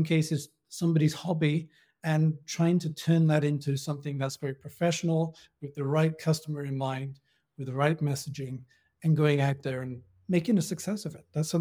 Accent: United Kingdom; now in Austria; You can probably tell straight away I'm from the United Kingdom, but I've been living and working in Austria for the last 10 years.

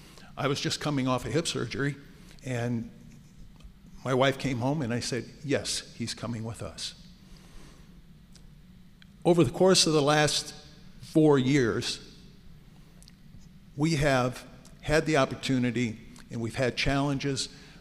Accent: Cedar Rapids, Iowa, United States; born there; I was born in Cedar Rapids. Went to school at Jefferson, continued my education at the University of Iowa.

